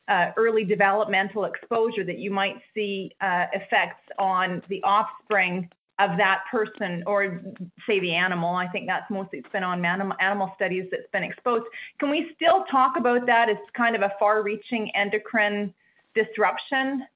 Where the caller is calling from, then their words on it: Quebec City, Quebec, Canada; Yes, I'm calling from Laval University in Quebec City.